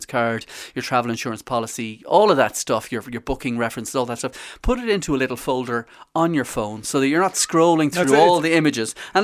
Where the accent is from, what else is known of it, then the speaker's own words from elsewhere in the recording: Galway, Connacht, Ireland; I'm from Galway, so yes, which is why I picked it.